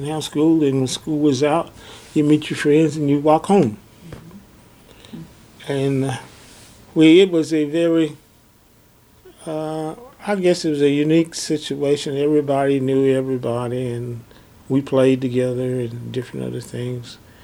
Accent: Stamford, Kentucky, United States; born there; I was born in Lincoln County in the town of Stamford, Kentucky, February the 27th, 1929.

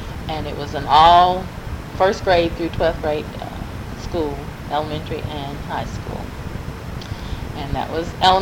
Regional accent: Rockville, United States; born there; Born here in Warren County. Actually, I was born in Rockville.

